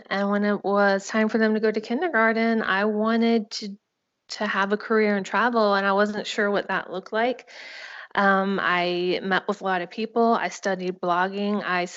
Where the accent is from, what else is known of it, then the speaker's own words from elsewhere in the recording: Savannah, Georgia, United States; also born or lived in North Carolina; Actually, I'm from Georgia, Savannah, Georgia, before North Carolina.